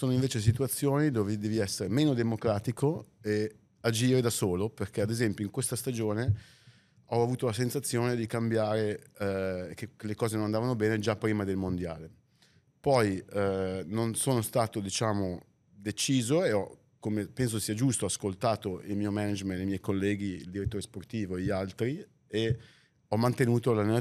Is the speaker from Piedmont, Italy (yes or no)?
no; Lombardy, Italy; sono cresciuto qua fuori Milano, con la palla tra i piedi, giocando nel campetto